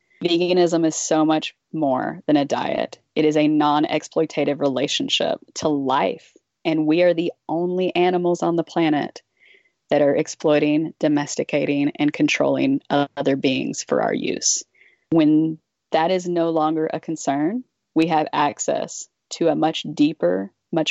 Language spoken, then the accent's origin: English; Texas, United States; But I grew up in Texas. I grew up in horse country. So I grew up around horses, have loved horses my whole life.